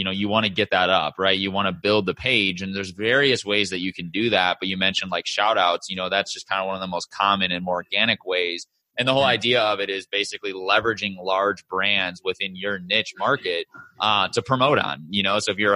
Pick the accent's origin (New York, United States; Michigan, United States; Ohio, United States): Michigan, United States; moved away as an adult; also born or lived in St. Louis; now in Scottsdale, United States; I'm originally from Michigan. That's where I grew up. I was born in St. Louis, Missouri, but I spent so far the majority of my life growing up in Michigan and then moved out to Scottsdale about 2.5 years ago